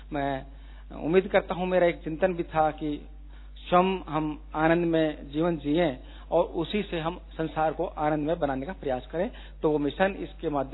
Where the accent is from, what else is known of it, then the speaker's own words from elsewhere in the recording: Bhiwani, Haryana, India; मैं भिवानी हरियाणा से हूँ